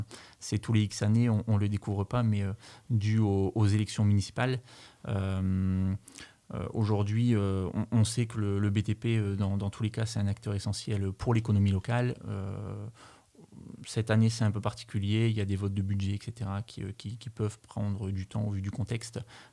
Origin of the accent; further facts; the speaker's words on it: Hauts-de-France, France; also born or lived in Nantes area; j'ai fait un passage de 2 ans dans la région nantaise, effectivement. Mais sinon, je suis un ch'ti d'origine. Voilà, donc je suis d'une maman dunkerquoise et d'un papa lensois. Donc, moitié ch'ti et moitié flamand.